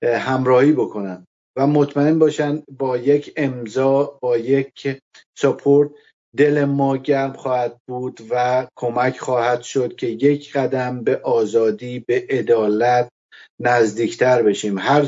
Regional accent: Iran; ما نزدیک به 5 میلیون نفر بیرون از ایران هستیم

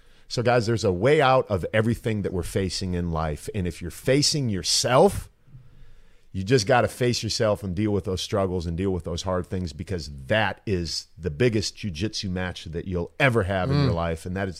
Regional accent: Canton, Ohio, United States; I was just in Canton, Ohio, where I grew up in Canton specifically has, my brother is a fireman.

